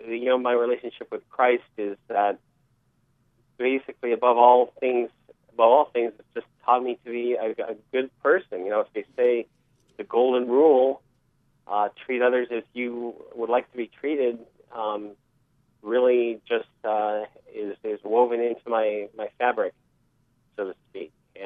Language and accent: English; California, United States; also born or lived in Hawaii; my younger years were spent in Southern California and Hawaii, actually. I lived in Hawaii until I was four, and then we moved to Southern California.